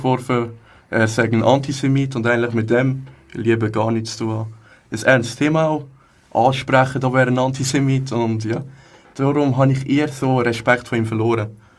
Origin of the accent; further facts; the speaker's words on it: Hägglingen, Aargau, Switzerland; Wollen ist eigentlich schon wie eine zweite Heimat für mich. Ich komme aus Häcklingen, da ist gerade nebendran.